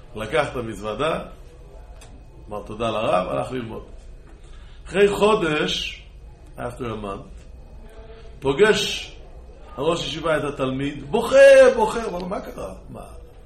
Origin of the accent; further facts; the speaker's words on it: Israel; so I grew up in Israel.